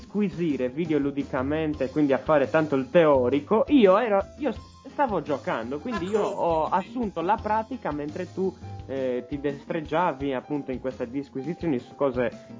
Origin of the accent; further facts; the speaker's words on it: Sardinia, Italy; Che di Mirto rigorosamente noi siamo sardi, specifichiamolo, ci teniamo alle nostre culture e tradizioni.